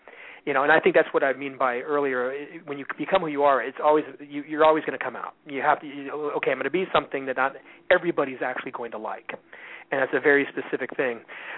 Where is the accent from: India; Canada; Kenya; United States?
India; growing up in India, practically.